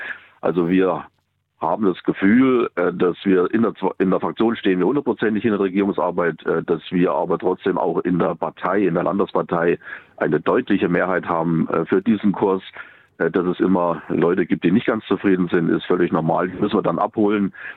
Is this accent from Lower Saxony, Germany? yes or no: no; Thuringia, Germany; ich glaube, wir sind als Thüringer sowieso dafür bekannt